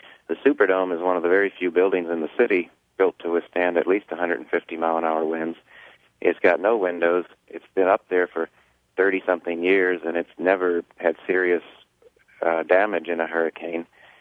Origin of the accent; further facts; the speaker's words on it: New Orleans, Louisiana, United States; And I'm from New Orleans. I was born here. I grew up here. I went to school here. And my family is here.